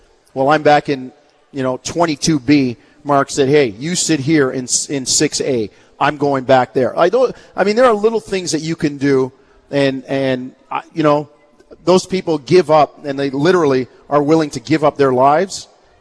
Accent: Canada; as a Canadian, I'm a little bit disappointed that we don't do more for our troops

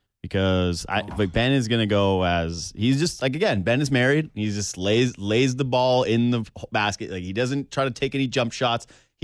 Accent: Whitehorse, Yukon, Canada; I'm from Whitehorse, Yukon, born and raised.

